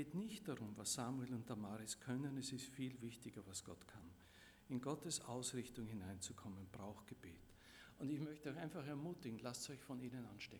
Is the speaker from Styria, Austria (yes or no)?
yes; Styria, Austria; Ich bin in der Oststeiermark aufgewachsen, in einem kleinen Dorf.